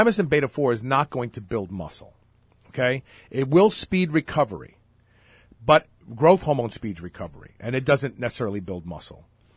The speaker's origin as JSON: {"language": "English", "town": "Brooklyn", "region": "New York", "country": "United States", "said": "See, because there's a brotherhood when you grow up in that neighborhood. I can just say, look … I'm from Bed-Stuy."}